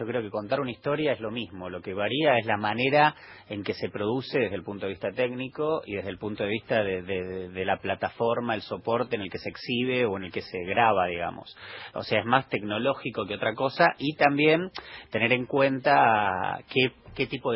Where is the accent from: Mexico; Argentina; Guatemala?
Argentina; Pergamino, Buenos Aires Province; now in Buenos Aires, Argentina; Yo nací en Pergamino, soy de allá.